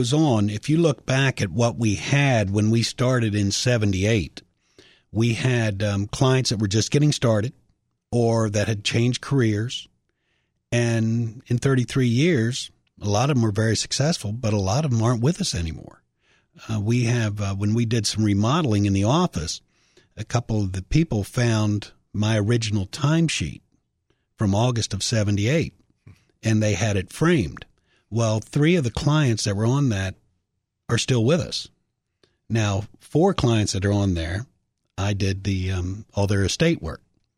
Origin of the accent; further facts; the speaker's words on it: Hightstown, Maryland, United States; I grew up in a little town, Hightstown, Maryland, which is about halfway between Gaithersburg and Frederick off 270.